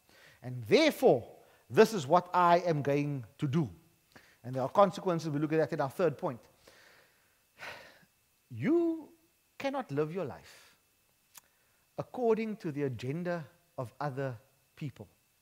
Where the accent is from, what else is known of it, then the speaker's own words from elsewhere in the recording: South Africa; I'm a worshiper of Jesus first and foremost. I am a South African second most, and I am a Cape Colored third most.